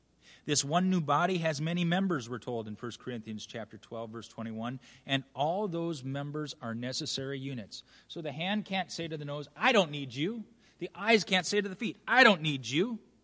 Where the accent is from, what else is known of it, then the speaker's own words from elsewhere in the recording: Minnesota, United States; I grew up in Minnesota. And the one people group that I did not enjoy at all was this group called Pennsylvanians.